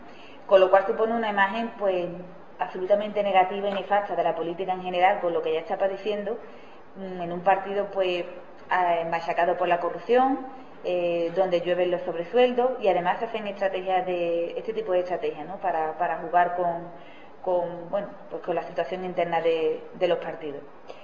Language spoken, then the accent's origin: Spanish; Jerez de la Frontera, Andalusia, Spain; Yo también soy natural de Jerez, soy también jerezana